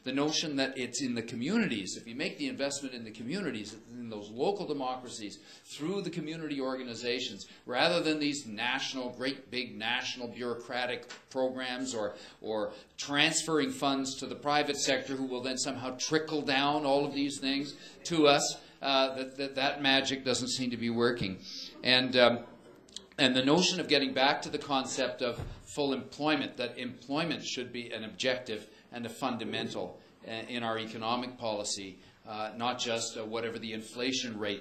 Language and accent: English; Quebec, Canada; I come from Quebec.